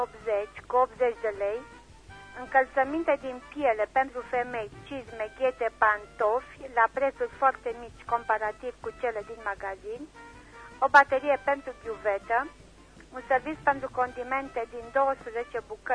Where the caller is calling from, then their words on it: Reșița, Caraș-Severin, Romania; din Reșița.